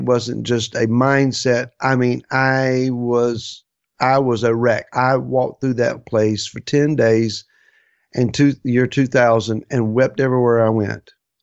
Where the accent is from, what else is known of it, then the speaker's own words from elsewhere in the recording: Virginia, United States; Now, I'm an American. I love America. I'm a 10th generation Virginian.